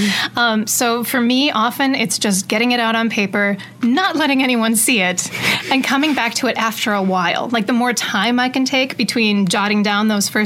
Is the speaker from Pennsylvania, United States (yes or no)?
no; River Falls, Wisconsin, United States; there was this house in my hometown of River Falls that my school bus used to go past every day